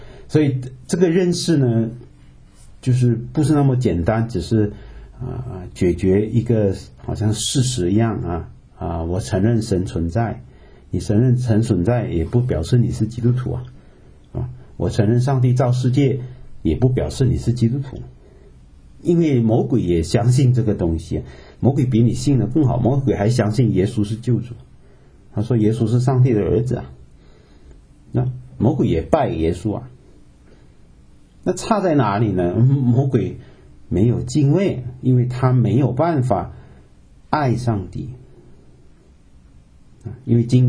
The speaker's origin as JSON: {"language": "Chinese", "region": "Beijing", "country": "China", "said": "我们北京人哈、啊、是天之骄子啊，北方啊"}